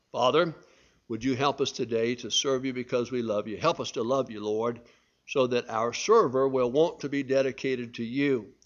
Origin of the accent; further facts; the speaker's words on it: United States; I was born physically free because I'm an American. Thank God for that. Amen. And let me say too about that, that though my freedom cost me nothing, I was born into a free family and in a free land